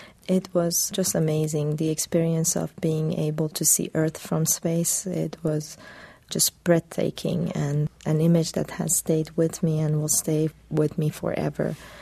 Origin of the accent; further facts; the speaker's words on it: Iran; I wanted to make sure that I showed that I came from Iran, and I wanted to show the world a different image of Iranians